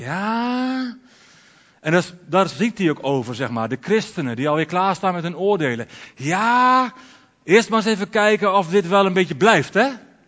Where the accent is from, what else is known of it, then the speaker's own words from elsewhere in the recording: Alteveer, Netherlands; born there; de droom was dat ik stond te preken in de feesttent, in de feestweek, in Alteveer, mijn geboortedorp.